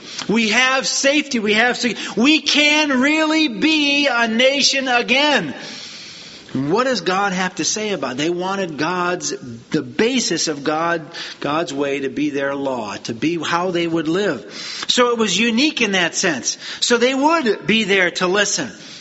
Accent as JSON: {"language": "English", "region": "Wisconsin", "country": "United States", "tie": "born or raised there", "said": "Where I grew up in Wisconsin, it was Amen."}